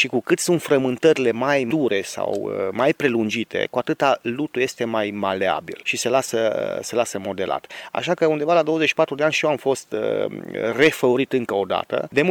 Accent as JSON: {"language": "Romanian", "region": "Maramureș County", "country": "Romania", "tie": "born or raised there", "said": "Este țara Marea Mureșului istoric, este țara Lăpușului cu Horile, este țara Chioarului și eu vin din țara Codrului."}